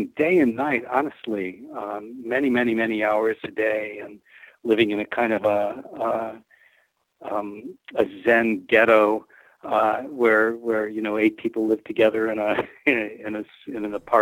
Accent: Rochester, New York, United States; Right, my hometown, right across the street from where I was living.

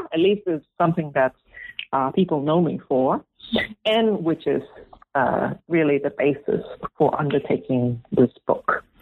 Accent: Malaysia; also born or lived in Singapore; growing up, I grew up in Malaysia and Singapore.

